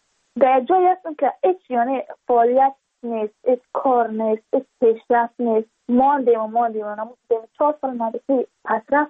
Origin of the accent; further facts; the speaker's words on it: Badakhshan, Afghanistan; چون ما از بدخشان هستیم،